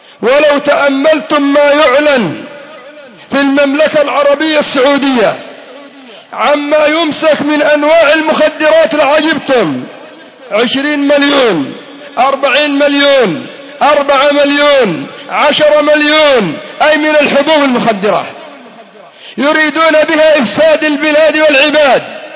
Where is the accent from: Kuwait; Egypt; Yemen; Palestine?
Yemen; وأما الحال عندنا في اليمن لما كان الأمن ضعيفا والسواحل مفتوحة